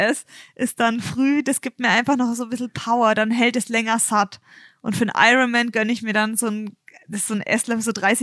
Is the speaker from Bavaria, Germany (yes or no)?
yes; Bayreuth, Bavaria, Germany; Ich komme ja aus Bayreuth und da ist Rot natürlich nicht weit weg.